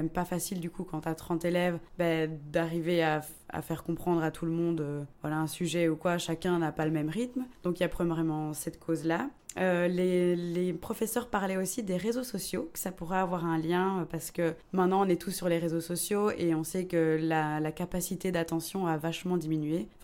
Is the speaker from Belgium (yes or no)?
yes; Namur, Wallonia, Belgium; même si ça se prononce avec un V, même si c'est un W. J'ai 26 ans et je viens de Namur